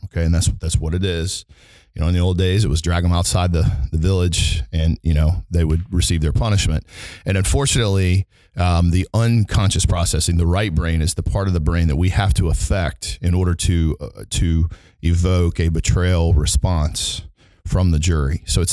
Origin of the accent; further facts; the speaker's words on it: Alabama, United States; I'm obviously from Alabama. I have offices in Birmingham, Atlanta, and Houston.